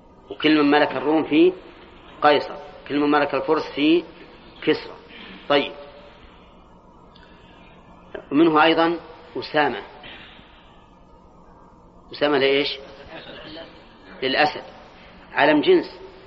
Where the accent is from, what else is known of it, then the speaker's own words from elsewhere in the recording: Al-Qassim, Saudi Arabia; أظن كنية عندنا في القصيم